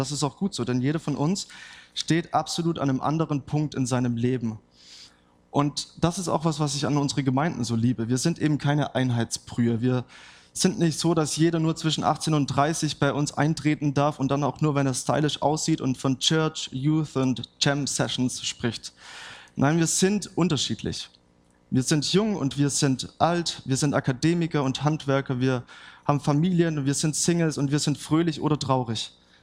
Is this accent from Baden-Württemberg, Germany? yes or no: yes; Baden-Württemberg, Germany; ich bin Schwabe und das ist so ein angeborener Defekt, den wir alle mitbringen.